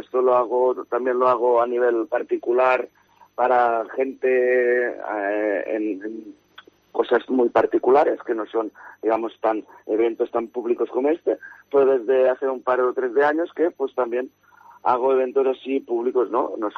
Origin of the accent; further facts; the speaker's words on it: El Perelló, Catalonia, Spain; Esta tarde tengo un tardeo que no va a ser, que serán unas tapitas en un local de mi pueblo del Perelló de Tarragona